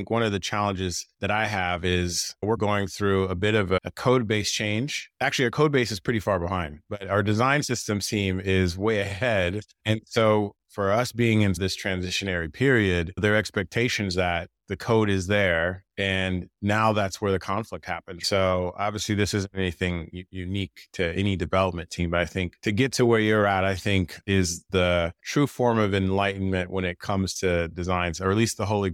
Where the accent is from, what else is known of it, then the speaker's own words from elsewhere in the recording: Midwest, United States; I grew up in the Midwest, but even on the East Coast, just being able to hop in a car and get somewhere totally different is nice.